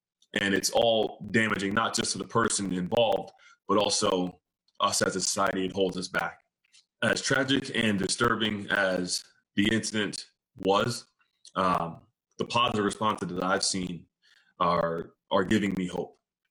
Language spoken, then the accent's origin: English; Bloomfield, United States; growing up in Bloomfield, I mean, we had every kind of person was represented.